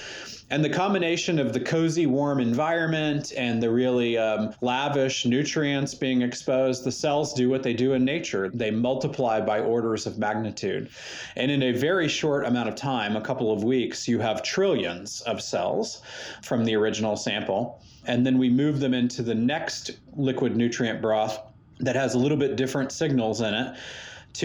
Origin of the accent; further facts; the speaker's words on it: United States; And I'm an American, and looking at the U.S. in particular